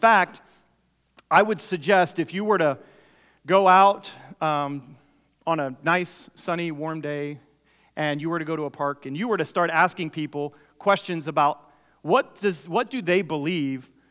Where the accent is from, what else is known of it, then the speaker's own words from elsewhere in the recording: Panama; I remember growing up in Panama as a missionary kid, and Panama is a very religious country.